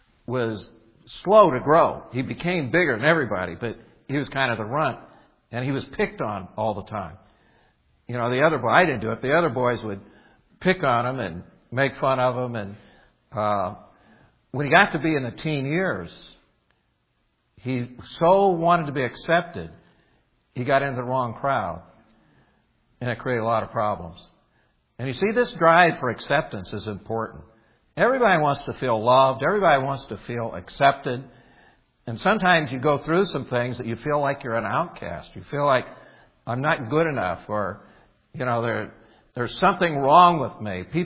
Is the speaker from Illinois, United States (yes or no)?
no; Indiana, United States; But I'm from Indiana. That explains a lot about that.